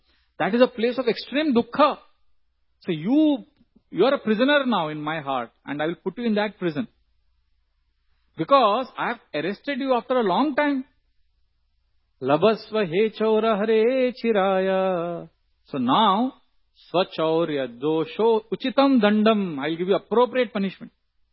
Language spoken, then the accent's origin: English; Udupi, Karnataka, India; I'm from Udupi, a small place in South Karnataka.